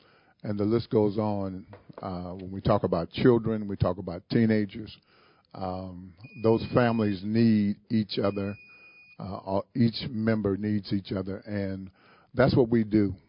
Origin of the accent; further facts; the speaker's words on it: Peoria, Illinois, United States; Born and raised in Peoria all my life